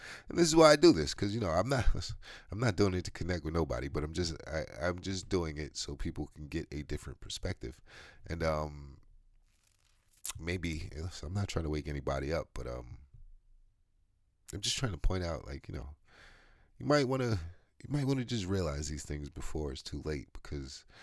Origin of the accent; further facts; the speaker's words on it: United States; And I'm American. Like listen, both of my parents are American. So I'm American, but I'm enjoying it.